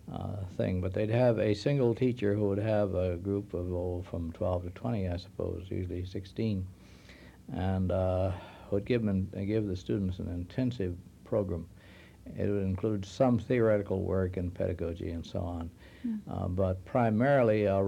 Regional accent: Detroit Lakes, Minnesota, United States; I grew up in Detroit Lakes, yes.

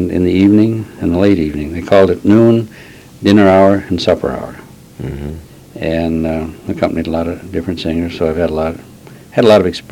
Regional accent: Page, North Dakota, United States; Well, my home, I guess you can still say it's there, is at Page, North Dakota.

